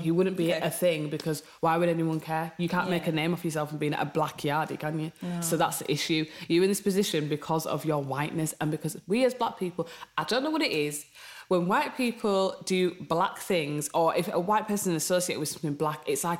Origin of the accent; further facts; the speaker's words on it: England, United Kingdom; we're British because we're brought up in England